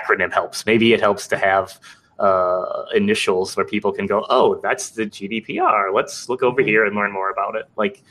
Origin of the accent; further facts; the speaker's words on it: United States; even to me as an American and being an American and living in America my entire life